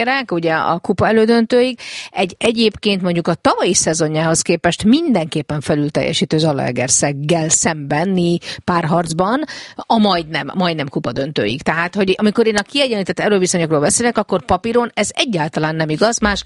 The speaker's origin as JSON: {"language": "Hungarian", "region": "Budapest", "country": "Hungary", "tie": "born or raised there", "said": "meg Kispesten nőttem mondjuk föl."}